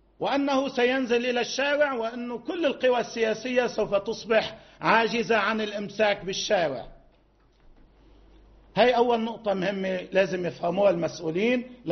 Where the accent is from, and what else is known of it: Lebanon